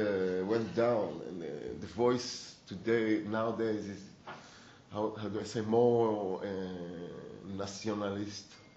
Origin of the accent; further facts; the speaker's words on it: Kiryat Bialik, Haifa District, Israel; when I grew up in Kiryat Bialik